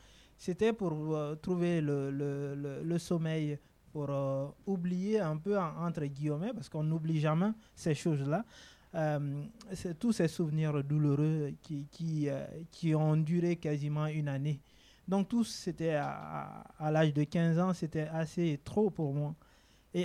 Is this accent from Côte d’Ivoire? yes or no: no; Guinea; now in Nantes, France; j'ai 22 ans, je vis à Nantes actuellement. Je suis originaire de Guinée, un pays d'Afrique de l'Ouest, entre la Côte d'Ivoire, le Sénégal au nord et le Mali.